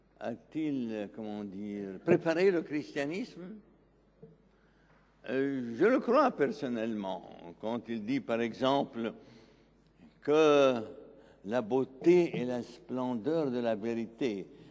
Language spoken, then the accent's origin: French; Lebanon; parce que je suis libanais.